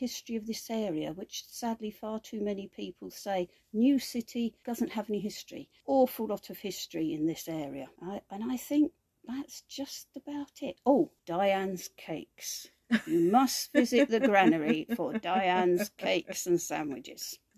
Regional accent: East of England, United Kingdom; I'm from Hertfordshire originally, and my family are from Norfolk, Suffolk and Wiltshire via Hertfordshire. But we've now been here since 1972, so we regard ourselves as local.

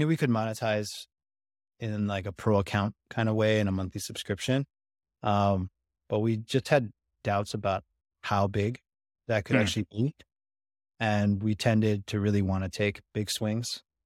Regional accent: Canada; Basically we're coming from Canada.

